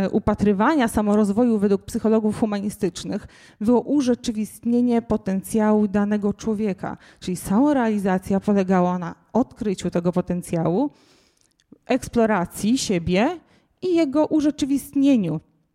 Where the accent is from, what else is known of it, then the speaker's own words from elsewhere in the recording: Pomeranian Voivodeship, Poland; Słychać, że jestem z Pomorza